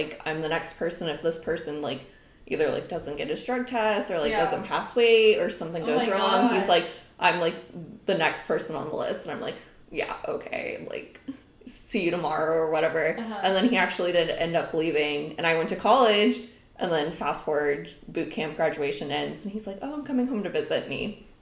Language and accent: English; Peoria, Arizona, United States; I'm originally from Arizona.